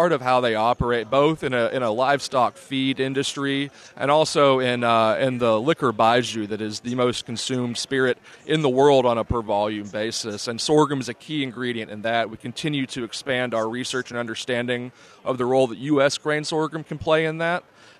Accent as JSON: {"language": "English", "town": "Austin", "region": "Texas", "country": "United States", "said": "I am from Austin, Texas. I live in Austin, Texas."}